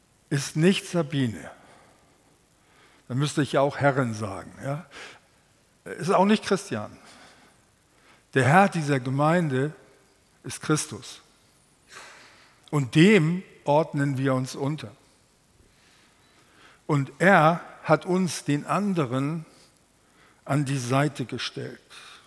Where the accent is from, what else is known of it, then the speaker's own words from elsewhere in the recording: Hamburg, Germany; Ich bin ja Hamburger.